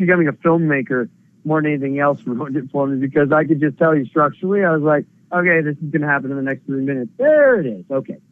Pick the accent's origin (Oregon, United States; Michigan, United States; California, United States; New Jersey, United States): Oregon, United States; That was an interesting movie for me because I grew up on the Oregon coast with my family and coast.